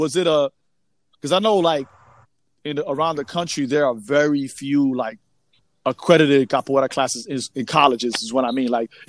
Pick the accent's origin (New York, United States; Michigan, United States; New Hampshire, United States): New York, United States; New York City; Growing up in New York City, we did salsa, merengue, bachata.